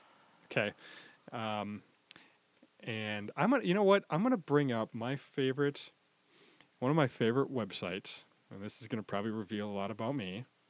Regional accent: Wisconsin, United States; I like a brandy old-fashioned because I'm from Wisconsin. That's the way we do it here.

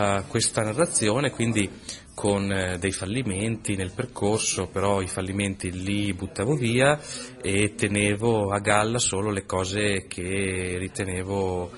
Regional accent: Lombardy, Italy; sono i pioppeti della mia zona della Bassa, perché io vengo dalla provincia di Mantova.

